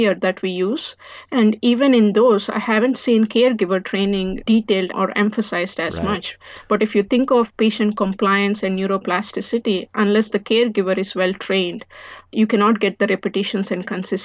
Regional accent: Philadelphia, Pennsylvania, United States; So I'm from Philadelphia.

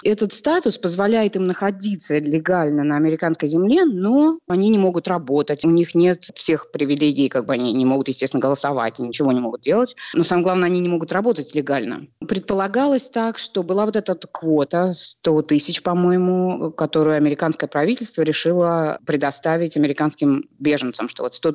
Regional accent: Uzbekistan; moved away as an adult; now in United States; Я из Узбекистана. Приехала сюда в 91-м году, когда в Узбекистане начались националистические настроения. И оказалась в Нью-Йорке со своим мужем. Мне было 19 лет, и поэтому

